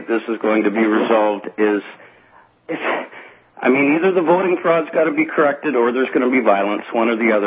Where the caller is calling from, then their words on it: Canada; I'm calling from Canada, so I say you guys